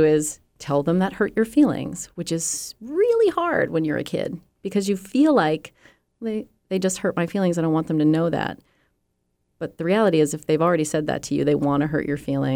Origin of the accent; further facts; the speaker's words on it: Massachusetts, United States; Everyone loves a Fig Newton. We're from Massachusetts.